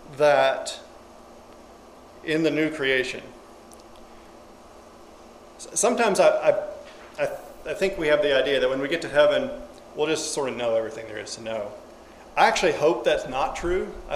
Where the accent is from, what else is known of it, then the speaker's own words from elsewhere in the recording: Arkansas, United States; I don't know that I know some of you, and I haven't met many of you. I'm from Arkansas. I teach school in Harrison, Arkansas at the Hillcrest Christian School.